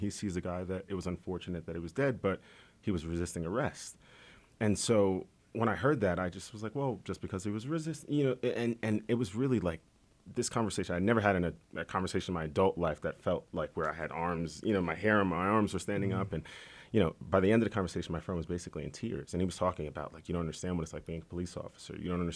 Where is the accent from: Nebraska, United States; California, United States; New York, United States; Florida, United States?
New York, United States; Staten Island; But growing up in Staten Island, that one really hit home. That was like, I used to deliver pizza in that neighborhood.